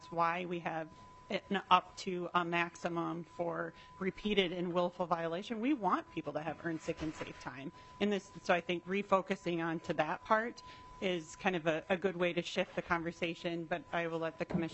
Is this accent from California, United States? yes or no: no; Duluth, Minnesota, United States; I'm from Duluth